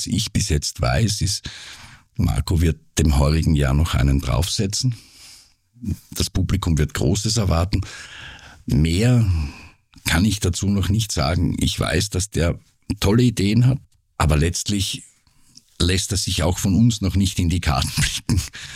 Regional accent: Lower Austria, Austria

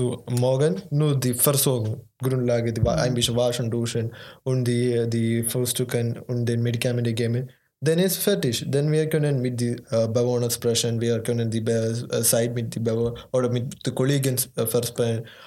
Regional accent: India; German is a second language; now in Germany; Ich bin 21 Jahre alt und ich komme aus Indien. Und ich mache eine Ausbildung als Pflegekraft in Deutschland.

